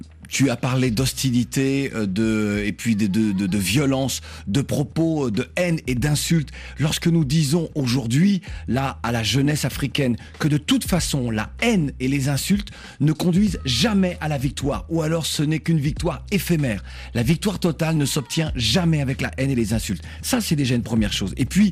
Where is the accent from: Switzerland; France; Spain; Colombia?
France; chez nous en France